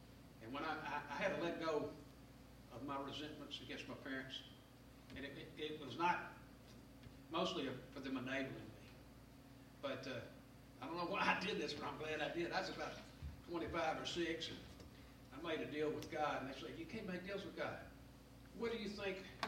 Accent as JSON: {"language": "English", "town": "Memphis", "region": "Tennessee", "country": "United States", "tie": "born or raised there", "said": "Now, I was raised in South Memphis, in old South Memphis, not old South Memphis."}